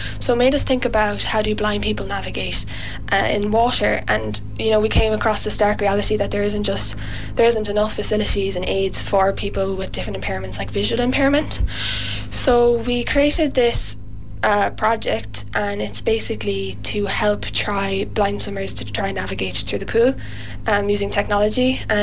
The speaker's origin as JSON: {"language": "English", "town": "Listowel", "region": "Munster", "country": "Ireland", "said": "We're all from Presistole, and it's a great team, honestly."}